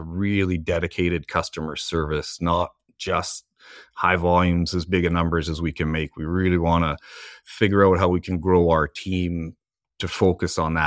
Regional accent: Alberta, Canada; I grew up in a small town, Alberta, just west of Edmonton. So I'm a big Oilers fan.

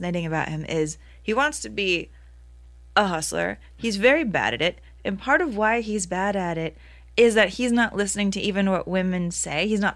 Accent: Texas, United States; Like, you know, I'm a Texan.

